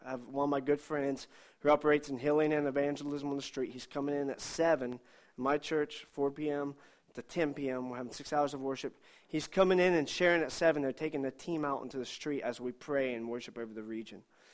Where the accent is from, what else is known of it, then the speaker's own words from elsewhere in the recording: Ohio, United States; I don't know you. I'm from Ohio.